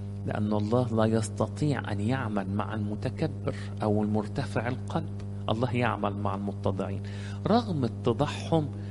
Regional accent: Egypt

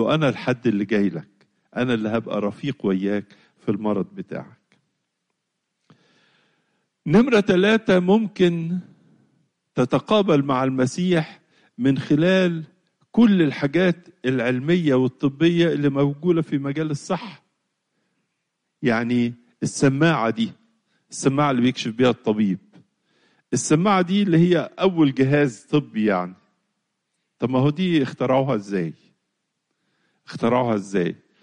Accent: Egypt

